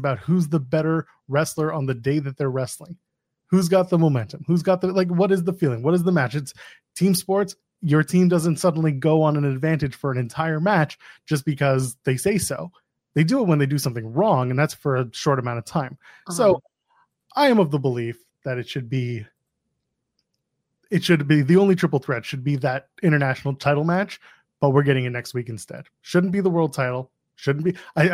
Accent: Canada; I'm Canadian.

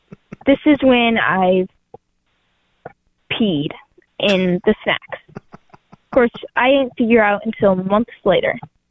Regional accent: Tennessee, United States; also born or lived in Colorado; I am from Tennessee. But this story took place when I was about 6, when we were in Colorado.

